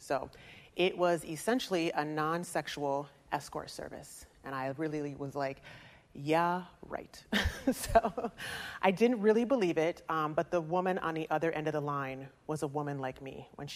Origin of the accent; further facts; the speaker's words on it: Midwest, United States; I was transplanted from the Midwest, and in the Midwest, we don't have a wild child period.